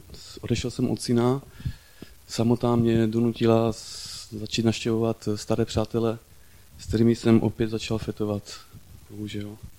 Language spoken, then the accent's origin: Czech; Havířov, Moravian-Silesian Region, Czechia; je mi 32 let a pocházím z Havířova.